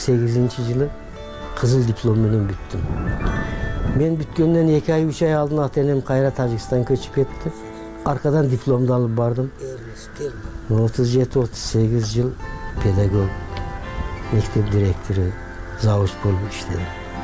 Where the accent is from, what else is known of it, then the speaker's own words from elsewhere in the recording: Markhamat, Andijan Region, Uzbekistan; also born or lived in Tajikistan; Мен 4 жашар убактымда атайыным Өзбекстандын Мархабат районуна келип туруп калышкан. Ушул Мархабат районунда Каракоргон айылында 11-нчи классты бүттүм.